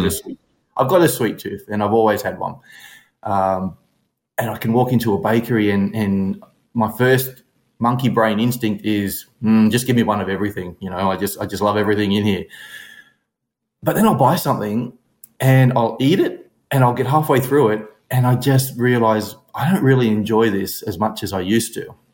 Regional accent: Brisbane, Queensland, Australia; Yeah, so I am from Brisbane, Australia. 51 years of age, and I've been on the biohacking journey

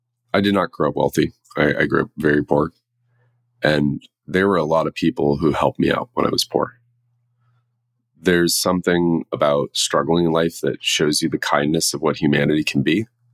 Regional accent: California, United States; I grew up in the Bay Area. My family's been here for about 100 years. I have deep roots here.

